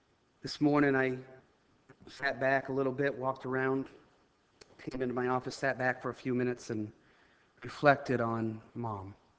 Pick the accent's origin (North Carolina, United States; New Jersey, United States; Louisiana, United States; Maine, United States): Maine, United States; but I'm a hick. I'm from Maine.